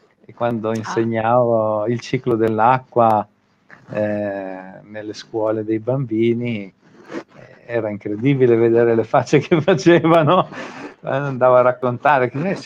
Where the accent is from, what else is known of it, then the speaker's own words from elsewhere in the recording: Lizzano in Belvedere, Emilia-Romagna, Italy; Questo qua siamo dalle mie parti, siamo a Lizzano in Belvedere, all'interno di un bellissimo torrente selvaggio.